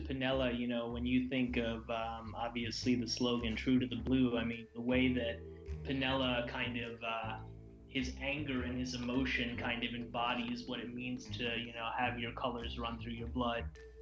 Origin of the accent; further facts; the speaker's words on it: New York, United States; now in Canada; I live in Canada. I'm actually from New York.